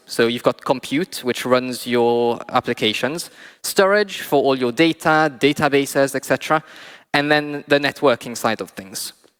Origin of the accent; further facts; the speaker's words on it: Mauritius; I'm from Mauritius. I work as basically the Kubernetes person back home.